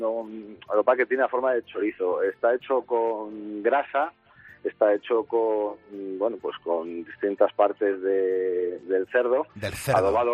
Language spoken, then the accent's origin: Spanish; Ciudad Rodrigo, Castile and León, Spain; now in Madrid, Spain; yo trabajo en Madrid, soy de Ciudad Rodrigo, pero trabajo en Madrid.